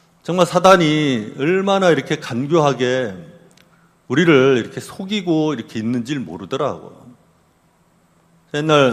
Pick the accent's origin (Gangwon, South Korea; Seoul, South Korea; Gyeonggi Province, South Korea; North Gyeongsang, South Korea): Gangwon, South Korea; 저희 고향이 이렇게 강원도인데